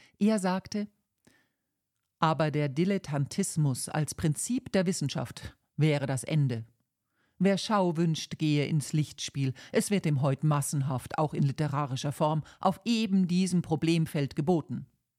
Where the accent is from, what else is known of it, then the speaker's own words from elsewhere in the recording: Germany; born there; fiel es mir als gebürtige Deutsche